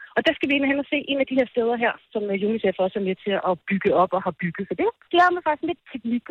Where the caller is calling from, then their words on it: Bukrum, Ethiopia; Godmorgen, jeg er direkte fra Bukrum.